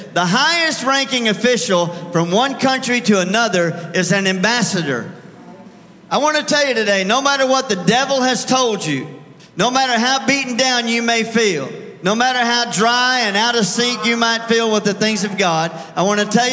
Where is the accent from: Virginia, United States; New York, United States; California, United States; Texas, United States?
Texas, United States; I grew up in Texas, and I have a friend, Brother Bill Henderson, and he knows all the Greek and the Hebrew and this and that. And I tell him, bro, I'm from Texas.